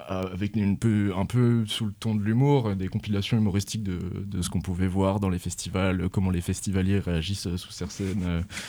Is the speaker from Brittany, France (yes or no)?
yes; Moëlan-sur-Mer, Brittany, France; on vient d'une petite ville du Finistère Sud qui s'appelle Mouëlan-sur-Mer.